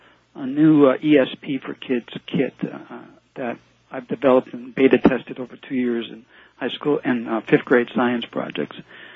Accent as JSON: {"language": "English", "country": "United States", "said": "And I want to do the same thing in America because it's my home country."}